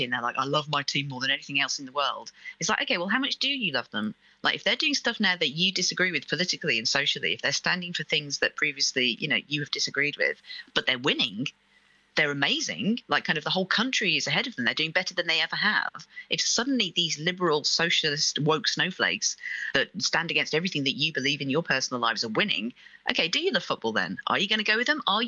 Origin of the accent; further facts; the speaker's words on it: Wolverhampton, West Midlands, United Kingdom; I was brought up in Wolverhampton.